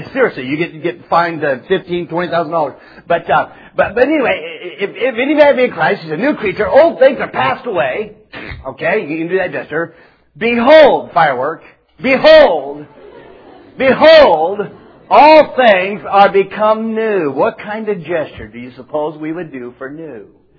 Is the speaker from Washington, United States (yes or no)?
yes; Seattle, Washington, United States; I was raised in Seattle. I'm originally from the West Coast.